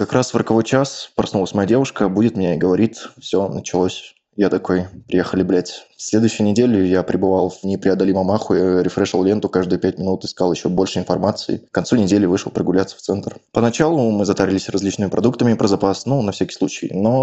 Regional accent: Kaliningrad, Kaliningrad Oblast, Russia; moved away as an adult; also born or lived in Saint Petersburg; now in Armenia; Я из Калининграда, там закончил школу в 17 году, после поступил в политех в СПБ.

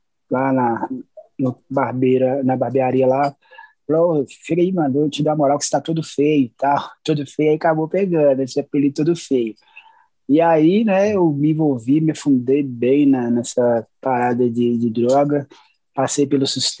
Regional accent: Belo Horizonte, Minas Gerais, Brazil; eu sou nascido e criado no Morro do Papagaio, né? A segunda maior favela de Minas Gerais.

